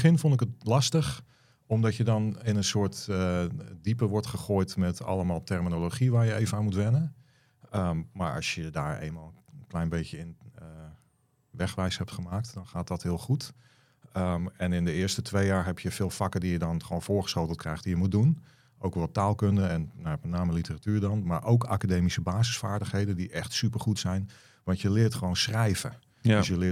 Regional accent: Baarn, Utrecht, Netherlands; Ja, ik ben 47 jaar. Ik kom oorspronkelijk uit Baren.

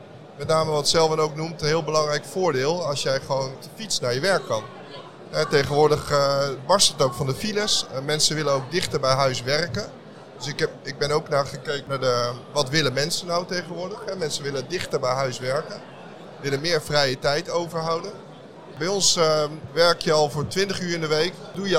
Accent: Rotterdam, South Holland, Netherlands; Ik kom uit Rotterdam.

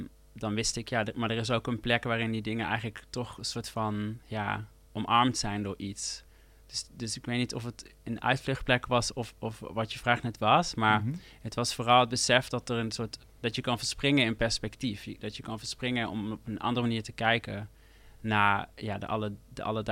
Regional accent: Eindhoven, North Brabant, Netherlands; ik was heel veel aan het buitenspelen in de bossen rond Eindhoven, mm-hmm. waar ik geboren ben. We woonden aan de rand van de stad.

